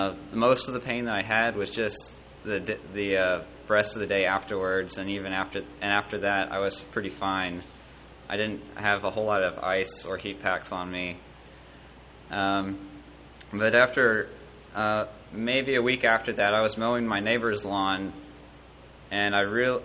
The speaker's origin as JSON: {"language": "English", "town": "Atlanta", "region": "Georgia", "country": "United States", "said": "we're from Atlanta, Georgia."}